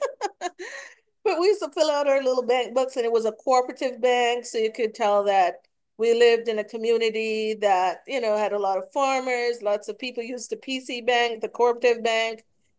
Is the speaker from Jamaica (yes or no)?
yes; Jamaica; I grew up in Michael Manley's Jamaica.